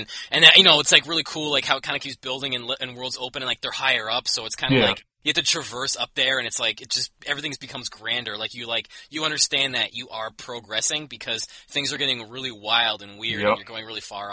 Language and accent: English; Canada; I'm from Canada, can I get the coin?